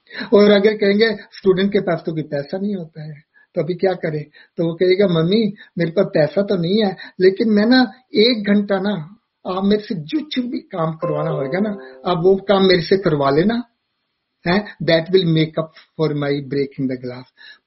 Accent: India; now in United States; मैं अमेरिका में भी आकर ना, मैं भूला नहीं हूं मैं कहां से हूं। तो जैसे मैं भारत में रहता था ना

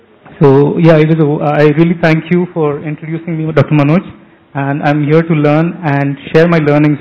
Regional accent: Pune, Maharashtra, India; I am from Pune and I am a corporate facilitator myself and a life coach.

